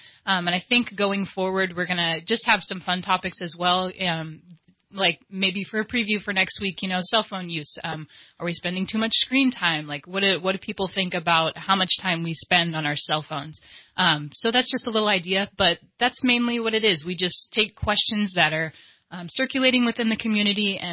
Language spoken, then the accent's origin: English; Lind, California, United States; Lind, California. So coming up to Reading wasn't too crazy of a change. It was actually bigger than my hometown.